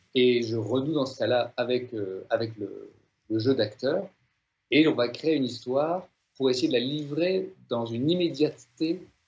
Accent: Strasbourg, Grand Est, France; also born or lived in Paris / South-West France; now in Brussels, Belgium; Je suis un Strasbourgeois qui est tombé amoureux de Bruxelles. Après passer plusieurs années en France, à Strasbourg, mais aussi entre Strasbourg, Paris ou le Sud-Ouest

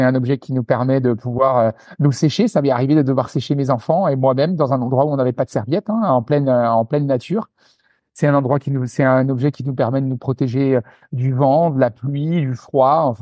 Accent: Grand Est, France; moi, je suis alsacien d'origine, donc j'ai grandi dans l'est de la France, dans une région absolument sublime, comme je le dis souvent.

